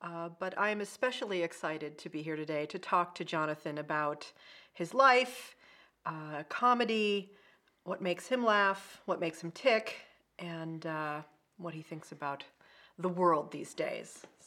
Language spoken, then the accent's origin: English; Dayton, Ohio, United States; born there; I was born in Dayton, Ohio also, another kindred spirit.